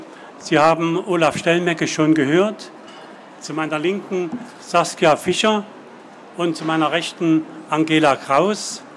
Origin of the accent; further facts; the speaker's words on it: Leipzig, Saxony, Germany; Also für mich als Leipziger, der so sesshaft ist, ist das schon erstaunlich.